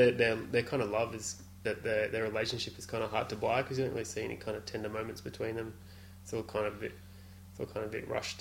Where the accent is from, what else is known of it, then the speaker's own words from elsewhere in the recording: Australia; I guess we're Aussie, we should know about this culture, but it was something sort of, I guess we're a bit unfamiliar with living inland